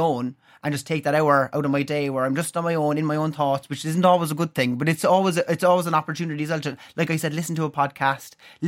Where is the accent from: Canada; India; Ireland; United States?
Ireland; Cork, Munster; now in Dublin, Ireland; Like when I'm originally from Cork